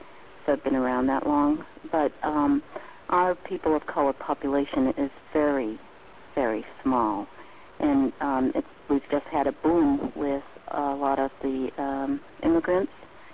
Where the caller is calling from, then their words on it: New Hampshire, United States; Hi, I'm calling from New Hampshire.